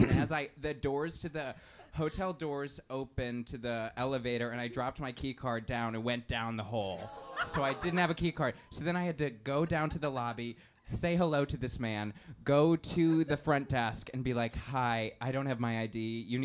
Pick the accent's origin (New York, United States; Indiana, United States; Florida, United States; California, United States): Indiana, United States; I'm from Indiana.